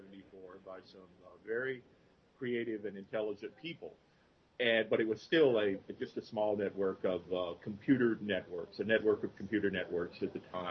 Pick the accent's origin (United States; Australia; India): United States; Alabama; my home state of Alabama, just south of here, where we are now, where I grew up.